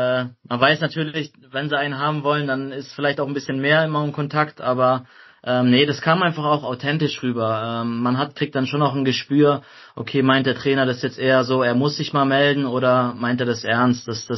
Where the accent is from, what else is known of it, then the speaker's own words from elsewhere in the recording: Heidelberg, Baden-Württemberg, Germany; now in Freiburg, Germany; Es ist auch nicht so weit weg von Heidelberg, wo ich groß geworden bin.